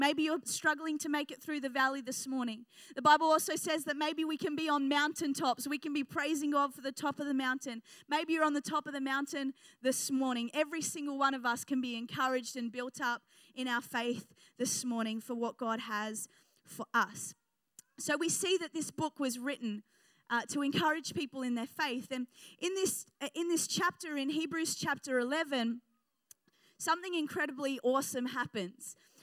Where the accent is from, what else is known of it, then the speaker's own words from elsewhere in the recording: New Zealand; also born or lived in England; I grew up in New Zealand, spent my childhood in New Zealand.